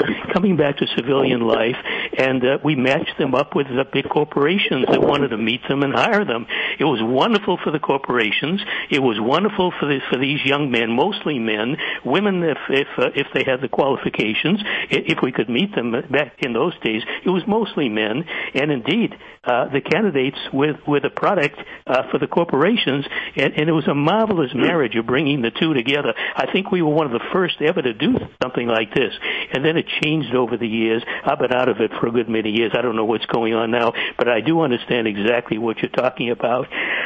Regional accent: Boston, Massachusetts, United States; I grew up in Boston. I know exactly where this incident took place. I spent enough time there myself.

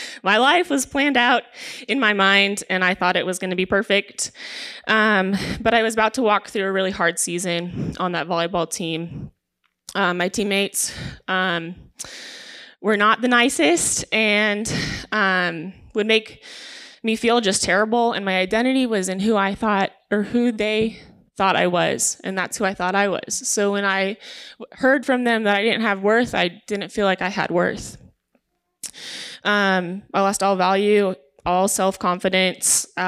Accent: Eden Prairie, Minnesota, United States; So I grew up in Minnesota, Eden Prairie. Midwest is best.

